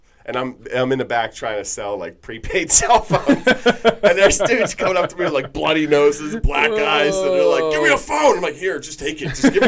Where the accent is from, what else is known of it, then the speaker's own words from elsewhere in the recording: Pittsburgh, Pennsylvania, United States; I take it back to Pittsburgh, right? Maybe growing up in Pittsburgh, like it's such a classic rock town. Like it's kind of stuck musically in like the 70s, 80s, 60s